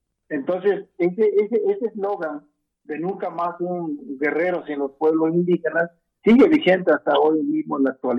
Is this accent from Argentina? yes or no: no; Acatlán, Mexico; en mi pueblo, en Acatlán, pues van alrededor de 75 muertos en una pequeña comunidad indígena de 5.000 habitantes.